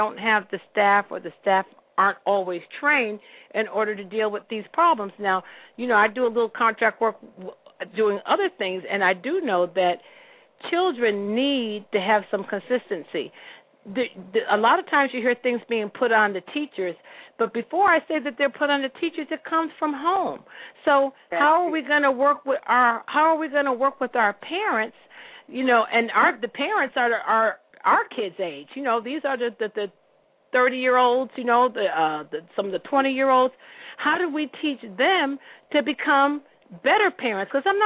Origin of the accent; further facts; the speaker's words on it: Bridgeport, Connecticut, United States; now in Georgia, United States; first started talking about Bridgeport, that I, too, am a Connecticut-born native.